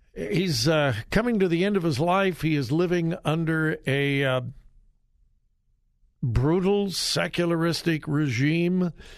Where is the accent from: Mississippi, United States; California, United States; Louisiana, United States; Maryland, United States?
California, United States; my pastor that I grew up with in California had an eighth grade education.